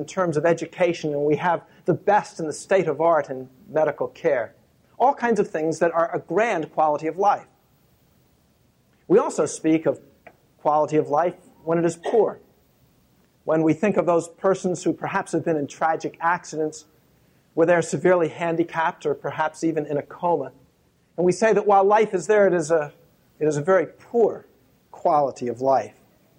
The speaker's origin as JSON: {"language": "English", "country": "United States", "said": "the comforts and the conveniences that I, as an American, have routinely enjoyed for all of my life"}